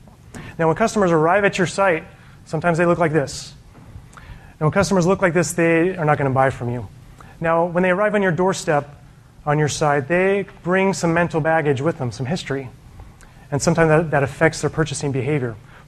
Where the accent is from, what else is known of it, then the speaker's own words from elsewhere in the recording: Austin, Texas, United States; I'm from Austin. Who else is from Austin?